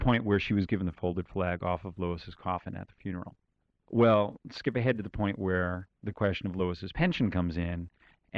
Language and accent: English; United States; He's from Indonesia, I'm from the United States.